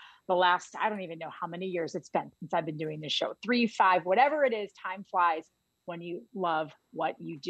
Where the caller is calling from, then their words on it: Wisconsin, United States; even when I'm calling in from Wisconsin with barking German shepherds and a lawn mowing dad.